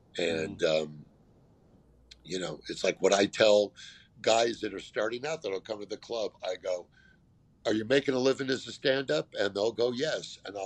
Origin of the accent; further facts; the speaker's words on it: California, United States; I grew up in California. My dad was from the East, and I just always had that.